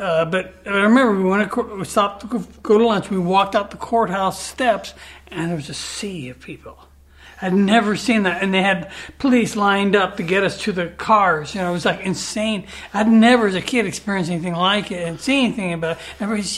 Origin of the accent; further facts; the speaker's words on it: Hollywood, California, United States; we grew up in Hollywood around that environment.